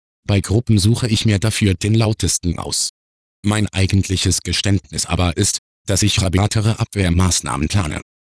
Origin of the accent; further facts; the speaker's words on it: Rhineland-Palatinate, Germany; now in Cologne, Germany; Ich, ein gebürtiger Westerwälder, lebe in einem Wohndorf vor Köln.